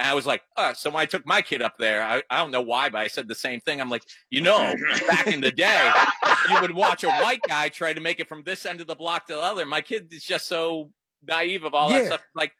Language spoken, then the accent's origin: English; Hartford, Connecticut, United States; I grew up in Connecticut. Our main city was Hartford, Connecticut.